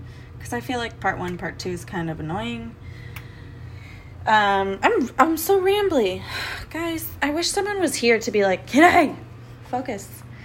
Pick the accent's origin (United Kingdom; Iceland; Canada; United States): United States; I'm American, so I don't know where you are, but for me, this is like childhood ingredients.